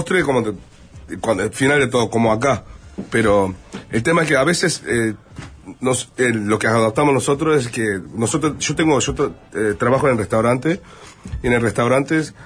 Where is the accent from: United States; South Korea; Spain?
South Korea; Busan; Spanish is a second language; Sí, porque como yo soy de Busan, yo salía de la puerta de mi casa y había como una playa con las señoras pescando